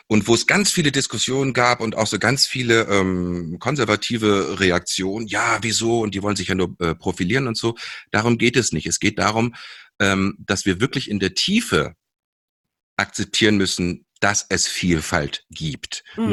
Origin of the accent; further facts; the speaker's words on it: Münchehof, Lower Saxony, Germany; Wir sind in Seesen am Harz aufgewachsen … Ja, ja, und sogar noch beide auf Dörfern. Ich in Münchehof